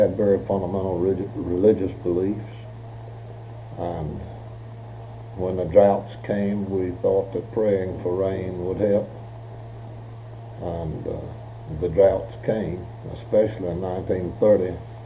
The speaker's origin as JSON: {"language": "English", "town": "Amherst", "region": "Virginia", "country": "United States", "tie": "born or raised there", "said": "But I was born in Amherst, Virginia, which is a county just north of the James River, bordering Lynchburg. And our home was on the west side of the county seat, up against the foothills"}